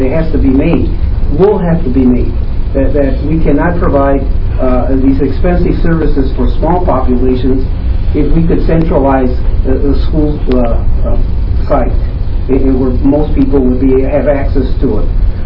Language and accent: English; California, United States; if you look at where I'm from California, everybody thinks California is Los Angeles, but we also have very small communities